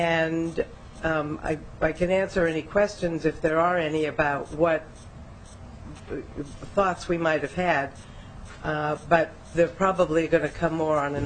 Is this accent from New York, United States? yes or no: no; Minneapolis, Minnesota, United States; I am from Minneapolis